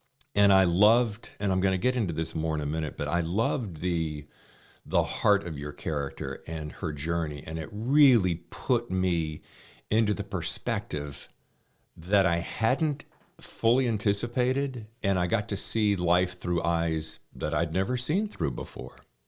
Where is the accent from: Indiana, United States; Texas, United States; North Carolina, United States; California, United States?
North Carolina, United States; Charlotte; now in New York, United States; I met my wife, moved to New York. Long story, I won't bore you with that. But I grew up in Charlotte.